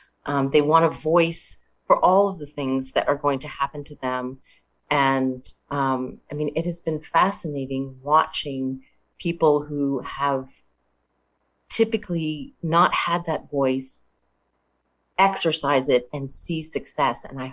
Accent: California, United States; Well, I grew up in California, and I admit that I had some of my own stereotypes when I came to the South.

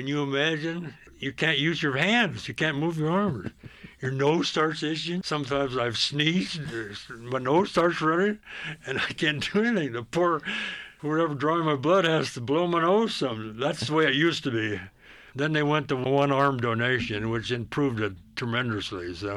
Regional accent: Nebraska, United States; moved away as an adult; I was born and raised in Nebraska. Well, I was born in 1933, actually

